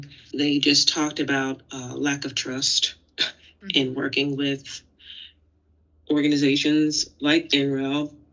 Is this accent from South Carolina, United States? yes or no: no; New Jersey, United States; I'm from New Jersey State, I've been down south